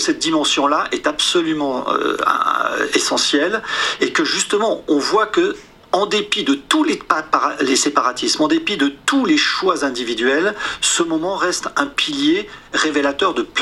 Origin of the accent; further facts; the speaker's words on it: France; je suis français et que les Français sont champions du monde du temps passé à table.